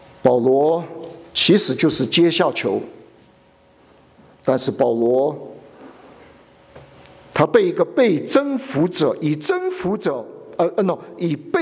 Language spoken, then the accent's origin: Chinese; Taiwan; also born or lived in United States; 我请问，我从台湾来，台湾多少？